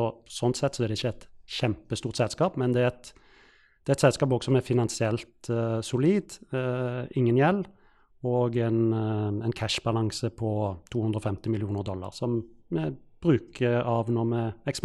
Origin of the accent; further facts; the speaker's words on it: Stavanger, Rogaland, Norway; Venner fra når jeg vokste opp I Stavanger